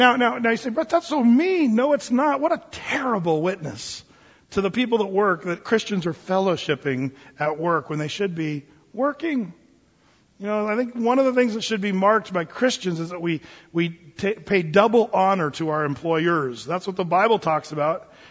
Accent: United States; And as an American, you're like, okay, you can let go now.

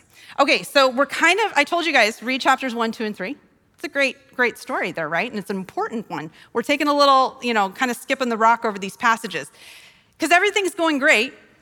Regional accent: Gillette, Wyoming, United States; When I was growing up in Gillette, Wyoming, and, you know, pretty conservative little Baptist church

